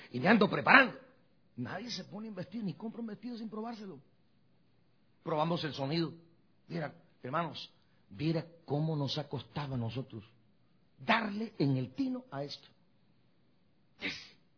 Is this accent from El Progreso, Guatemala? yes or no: yes; Guastatoya, El Progreso, Guatemala; Yo tenía un amigo, en mi pueblo, en Huastatoya